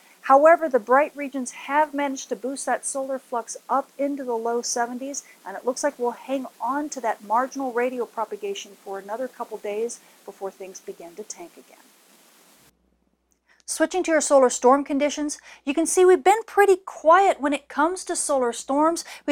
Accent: California, United States; And even my home state of California.

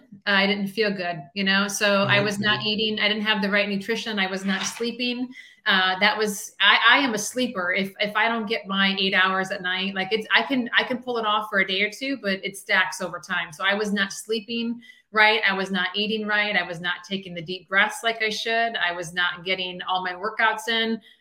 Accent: Midwest, United States; I, you know, growing up in the Midwest, I was seeing money that I had never seen before.

